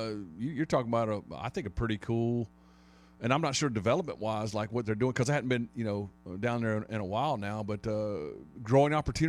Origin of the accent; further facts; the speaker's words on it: South Carolina, United States; I grew up in the Midlands, and I grew up on Lake Murray and behind the dam and all the broad rivers and all that going down through there.